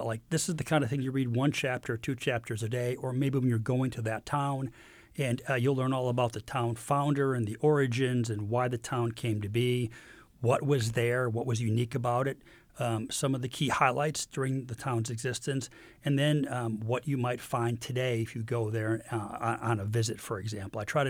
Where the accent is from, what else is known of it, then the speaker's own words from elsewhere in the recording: Detroit, Michigan, United States; But I grew up in Metro Detroit, and Metro Detroit is so much different than Kansas.